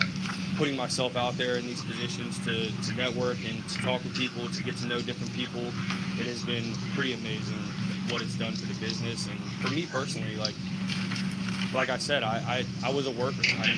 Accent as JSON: {"language": "English", "town": "Williamsburg", "region": "Virginia", "country": "United States", "tie": "born or raised there", "said": "I was born and raised in Virginia, Williamsburg, Virginia."}